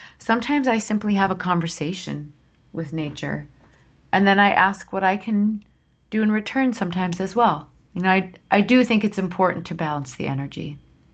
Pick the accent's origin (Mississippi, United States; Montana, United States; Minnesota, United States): Minnesota, United States; Sauk Rapids; where I grew up in Sauk Rapids, Minnesota, and the town next door is called St. Cloud